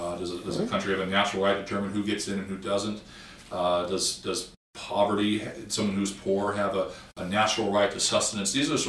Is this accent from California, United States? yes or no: yes; California, United States; and I actually like winter, even though I'm from California.